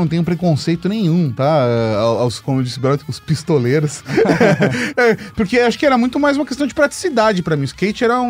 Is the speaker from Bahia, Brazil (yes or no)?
no; São Caetano do Sul, São Paulo, Brazil; eu cresci em São Caetano do Sul, que é uma cidade que não é tão esburacada, por exemplo, quanto São Paulo, né?